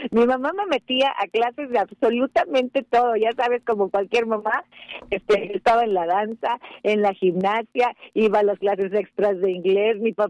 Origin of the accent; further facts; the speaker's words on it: Tlalnepantla, State of Mexico, Mexico; a pesar de que yo nací en la Ciudad de México, en la Colonia Roma, la verdad es que me siento del Estado de México, en donde fui llevada a los tres días de nacida. Se llama Tlalnepantla, un municipio del Estado de México, así de que me siento tlalnepantlense